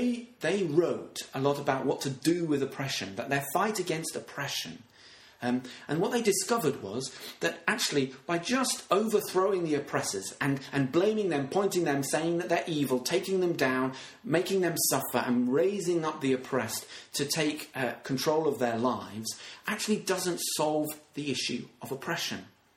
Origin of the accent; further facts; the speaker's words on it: Royal Tunbridge Wells, South East England, United Kingdom; I grew up in Royal Tunbridge Wells.